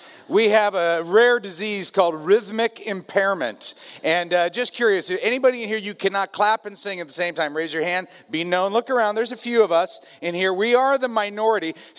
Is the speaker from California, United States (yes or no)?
yes; California, United States; I'm from Southern California.